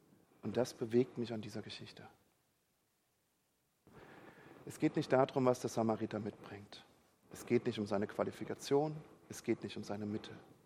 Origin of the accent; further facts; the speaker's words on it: Rhineland-Palatinate, Germany; Und ich habe ja gesagt, ich komme aus der Pfalz.